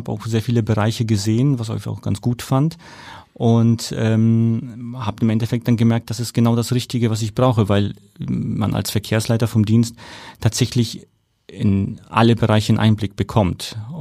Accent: Nuremberg, Bavaria, Germany; accent: rolled R; damals in Nürnberg, ich komme aus Nürnberg.

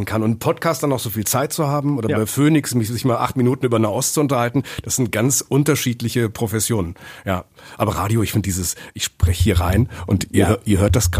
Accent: Münster, North Rhine-Westphalia, Germany; Ich bin in Münsterland aufgewachsen, in Münster aufgewachsen.

